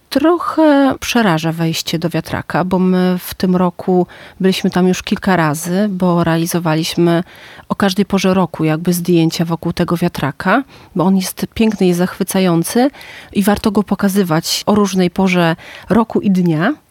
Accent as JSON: {"language": "Polish", "town": "Sokółka", "region": "Podlaskie Voivodeship", "country": "Poland", "tie": "born or raised there", "said": "bo sama urodziłam się w Sokółce, dorastałam wśród sokólskich wzgórz."}